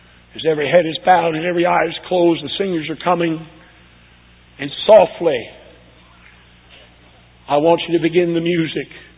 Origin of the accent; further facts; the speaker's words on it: Maine, United States; Yeah, I'm from Maine. Just write it off as some quirk. Believe the Bible way. Maybe it's because I'm from Maine.